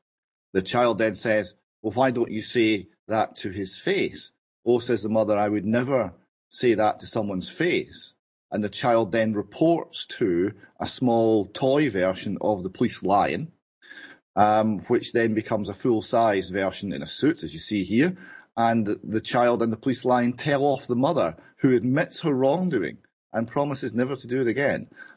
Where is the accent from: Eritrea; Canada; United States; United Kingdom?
United Kingdom; Airdrie, Scotland; I'm from Airdrie. I was born and brought up in Airdrie.